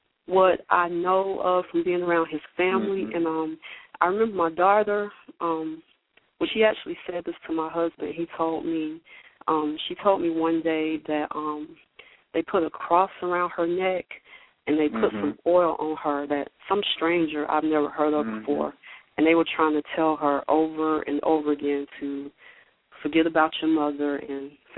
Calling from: North Carolina, United States; I'm calling from North Carolina.

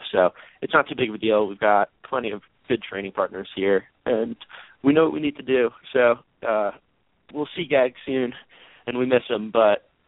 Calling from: Flagstaff, Arizona, United States; I'm calling in from Flagstaff, Arizona, actually. I'm out here for about a month for a little altitude training stint.

